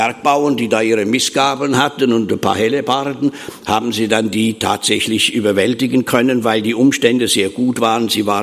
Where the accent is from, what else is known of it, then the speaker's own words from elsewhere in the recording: Switzerland; Das ist denen nicht anders gegangen wie mir. Ich bin ja auch Schweizer.